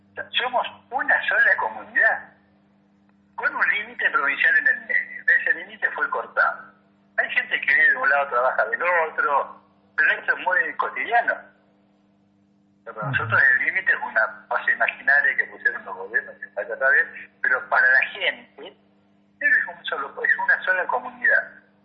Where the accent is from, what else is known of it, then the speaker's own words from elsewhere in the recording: Argentina; nosotros somos argentinos, somos latinos, somos sociales, somos muy sociales